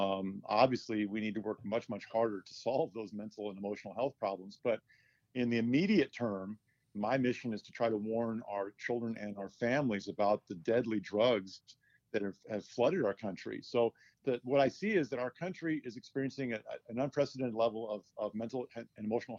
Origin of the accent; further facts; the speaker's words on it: San Diego, California, United States; Well, I am originally from San Diego, and at 23 years old, I was hired by the DEA as a special agent.